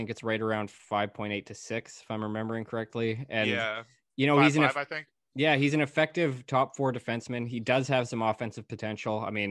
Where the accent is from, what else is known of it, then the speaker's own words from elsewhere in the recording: Canada; So easy as a Canadian boy.